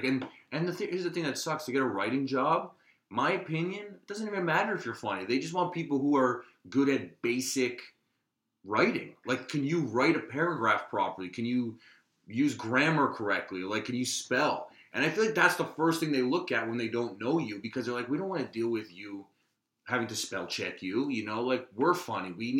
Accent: Scarborough, Ontario, Canada; because I grew up in Scarborough, you know, I had a very multicultural upbringing.

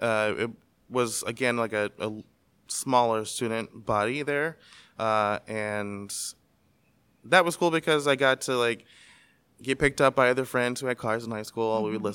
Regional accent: Daphne, Alabama, United States; also born or lived in Mobile / Richmond; So I was born in Mobile, Alabama. And I grew up in a place called Daphne, Alabama. And I moved to Richmond, Virginia in 1999.

